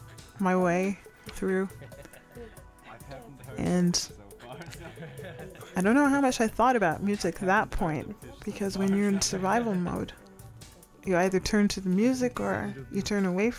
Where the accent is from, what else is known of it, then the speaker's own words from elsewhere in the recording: Canada; now in Germany; Leaving Canada, leaving my home to come to Germany was a big step.